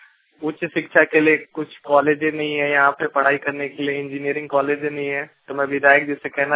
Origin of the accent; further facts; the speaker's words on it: Chandankiyari, Jharkhand, India; मैं चंदन क्यारी प्रखंड का रहने वाला हूँ